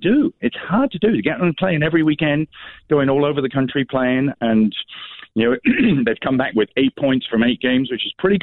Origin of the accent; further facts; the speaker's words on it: England, United Kingdom; now in Austin, United States; I grew up in England. You might be able to tell.